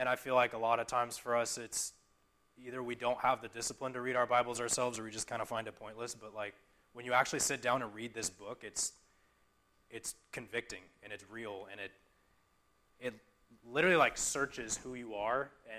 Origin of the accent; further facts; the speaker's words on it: Torrance, California, United States; I grew up in Torrance, which is around LA, and I grew up in the church.